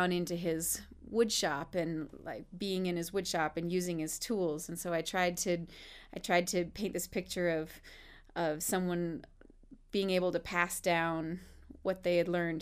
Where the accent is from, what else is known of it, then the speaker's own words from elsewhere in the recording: Vermont, United States; also born or lived in North Carolina; Well, I grew up going to bluegrass festivals with my folks. I'm from Vermont. I grew up in Vermont, and then I went to college down in North Carolina, in Chapel Hill, North Carolina.